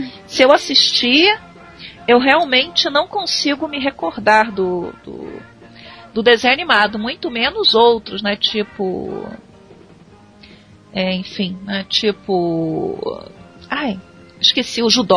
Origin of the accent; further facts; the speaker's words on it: Rio de Janeiro, Brazil; Eu nasci no Rio, eu sou do Rio, né?